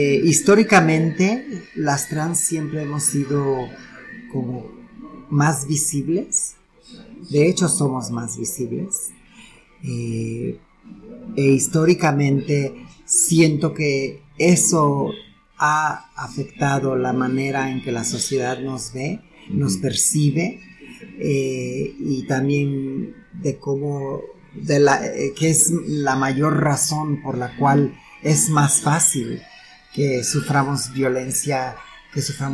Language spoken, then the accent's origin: Spanish; Mexico; also born or lived in San Francisco, United States; soy mexicana, ¿no? Mi corazón está aquí en México, tanto como en México como en Estados Unidos, ¿no? Porque también viví en San Francisco, California